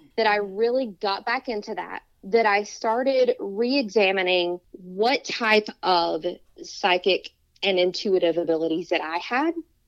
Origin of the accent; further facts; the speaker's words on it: West Virginia, United States; you know, I'm from Appalachia, Southern West Virginia.